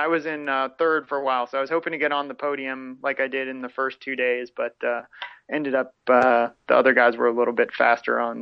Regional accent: Washington, District of Columbia, United States; So then I ran the Marine Corps because I'm from Washington, D.C. area, and it's a local race.

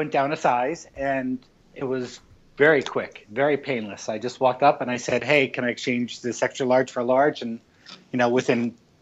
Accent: Northeast, United States; I come from the Northeast, so I would say that it was chilly.

